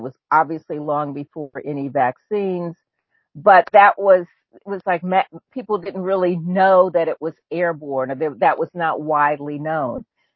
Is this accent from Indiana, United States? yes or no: yes; Indianapolis, Indiana, United States; Like, I grew up in Indianapolis. I remember there was, you know, Indianapolis had 12 cases.